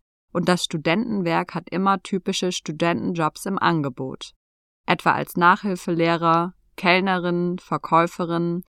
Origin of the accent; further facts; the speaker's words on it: Duisburg, North Rhine-Westphalia, Germany; bin 19 Jahre alt und studiere Biologie. Ich komme aus Duisburg.